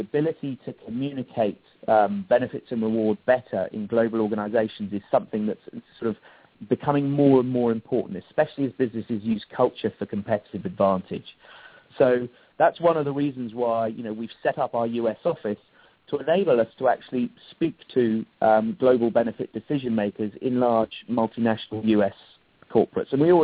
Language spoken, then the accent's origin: English; England, United Kingdom; moved away; coming over from the UK is, you know, we have the National Health Service, which, as an Englishman, one spends one's life knocking and slagging off.